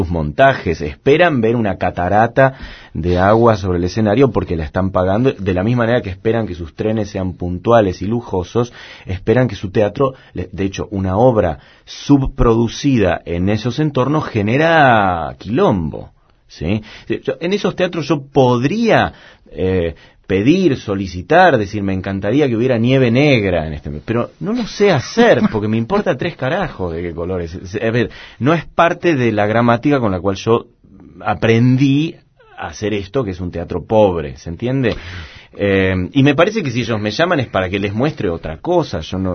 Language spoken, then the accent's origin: Spanish; Argentina; de quiénes somos los argentinos, de dónde venimos y demás